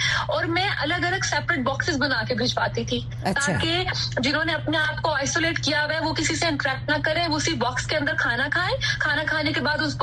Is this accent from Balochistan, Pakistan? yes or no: yes; Quetta, Balochistan, Pakistan; now in Lahore, Pakistan; اور میرا تعلق جو ہے کوئٹہ سے ہے, اور میں کووڈ کے دوران جو ہے لاہور میں تھی, میں پڑھنے کے لیے آئی تھی